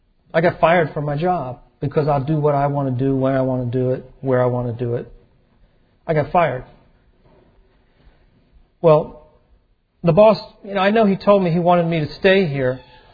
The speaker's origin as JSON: {"language": "English", "town": "Philadelphia", "region": "Pennsylvania", "country": "United States", "tie": "born or raised there", "moved": "yes", "said": "It ended up that I grew up in Philadelphia. It ended up that I moved out to Colorado."}